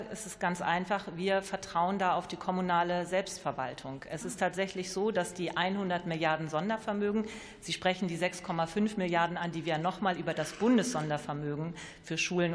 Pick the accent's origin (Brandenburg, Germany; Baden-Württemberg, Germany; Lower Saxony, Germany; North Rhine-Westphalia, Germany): Lower Saxony, Germany; Ich nenne mal das Beispiel Niedersachsen, wo ich herkomme.